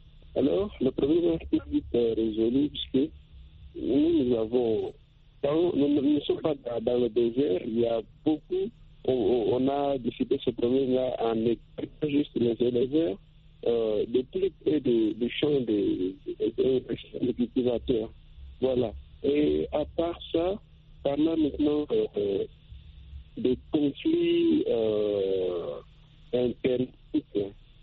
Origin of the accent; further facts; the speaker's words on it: Republic of the Congo; si je passe ici chez nous, en République du Congo, il est tout à fait différent